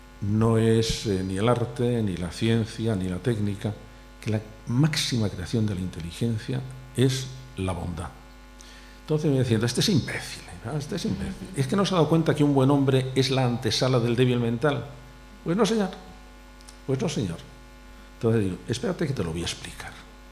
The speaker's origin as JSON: {"language": "Spanish", "town": "Toledo", "region": "Castilla-La Mancha", "country": "Spain", "said": "La primera la sitúo en Toledo, porque soy de Toledo"}